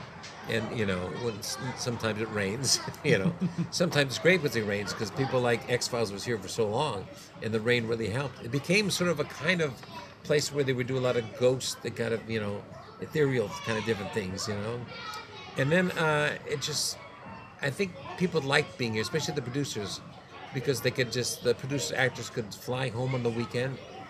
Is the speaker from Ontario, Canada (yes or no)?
no; Winnipeg, Manitoba, Canada; accent: kind of American accent; I'm from Winnipeg, and I sort of have a kind of American accent because I talk through my nose a lot